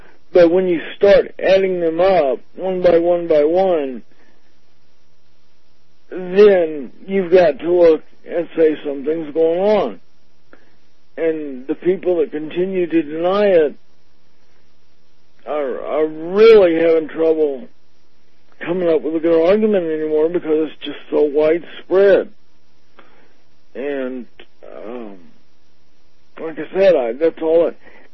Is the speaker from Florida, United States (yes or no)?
yes; Florida, United States; I grew up in Florida.